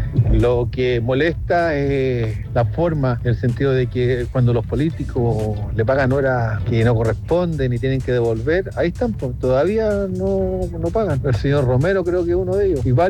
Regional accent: Chile

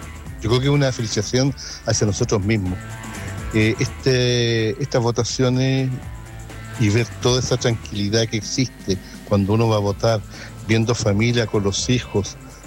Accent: Padre Las Casas, Araucanía, Chile; porque yo soy de Padre de las Casas

